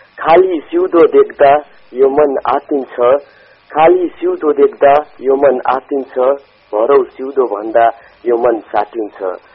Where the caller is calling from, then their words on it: Dang, Lumbini Province, Nepal; हजुर म दाङको घोराई काठीखोलबाट